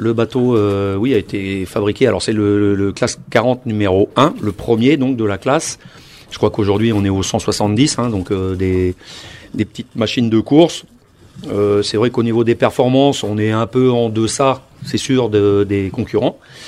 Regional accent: Saint-Brieuc, Brittany, France; born there; moi je suis né à Saint-Brieuc, je suis de 5A.

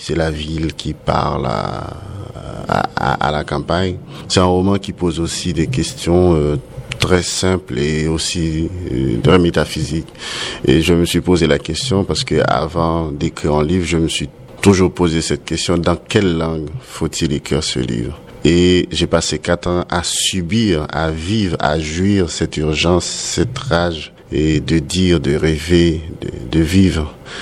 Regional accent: Haiti; Et moi, je viens d'Haïti, je suis né là-bas, j'ai grandi là-bas, c'est ce que je connais.

